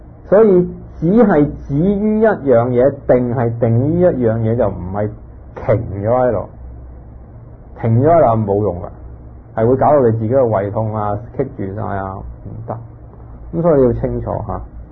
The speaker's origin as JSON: {"language": "Cantonese", "country": "China", "said": "嗱，我哋中國人有時候修禅定修止觀啦"}